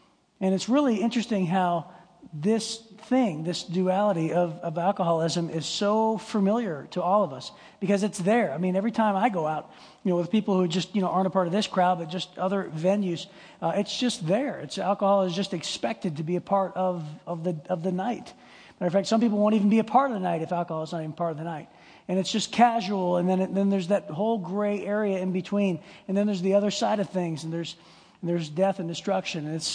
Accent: Youngstown, Ohio, United States; I grew up in Youngstown, Ohio, on the wrong side of the tracks, and that was the culture.

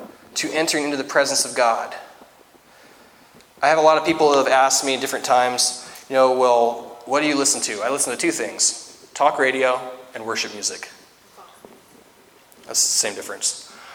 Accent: Washington, United States; So where are you from? Washington, D.C.? No, Washington State, you know.

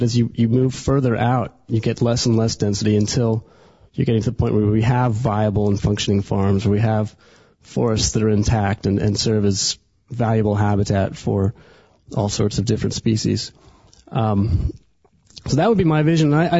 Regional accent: Fairfax, Virginia, United States; Well, I grew up in Fairfax in Northern Virginia, and growing up as a kid, we had just acres and acres of woods behind our house

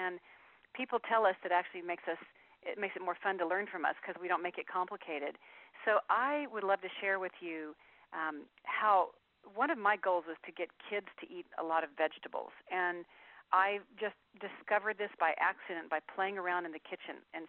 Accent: Texas, United States; I'm a Texan, so I like a lot of cumin.

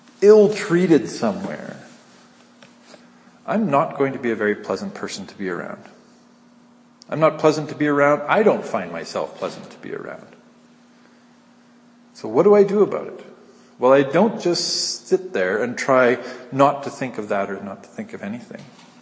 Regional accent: Alberta, Canada; I grew up in Alberta. I'd like to blame the whole province of Alberta.

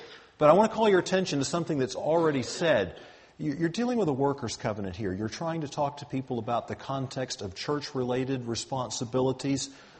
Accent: the South, United States; And I admit I'm from the South, but I didn't type that.

